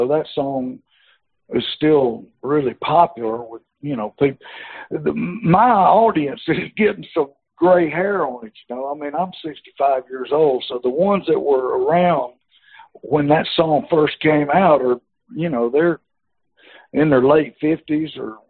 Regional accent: Georgia, United States; that little town I grew up in South Georgia was 70 miles from Macon.

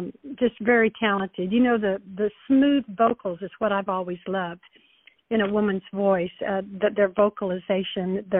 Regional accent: Indiana, United States; I grew up in Indiana.

